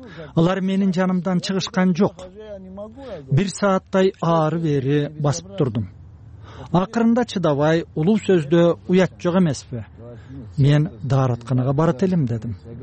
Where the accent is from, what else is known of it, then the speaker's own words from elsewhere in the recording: Bishkek, Kyrgyzstan; Мен Бишкектенмин десем, сенин мекенин Кыргызстан деп жооп берди.